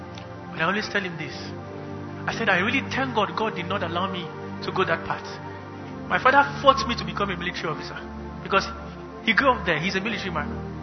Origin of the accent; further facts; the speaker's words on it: Northern Nigeria, Nigeria; I grew up in the North with all due respect. I know Northern things more than you.